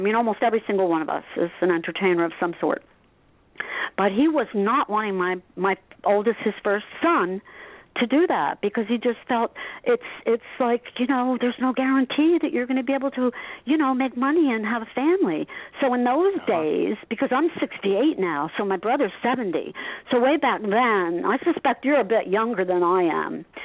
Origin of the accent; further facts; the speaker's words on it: Asbury Park, New Jersey, United States; But I loved growing up in Asbury Park, and I went to Asbury Park High School for 1 year.